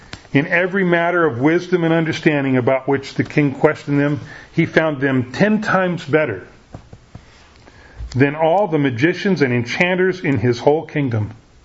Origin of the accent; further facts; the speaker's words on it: United States; Now, I can be real proud about being an American, and yet I didn't have anything to do with that.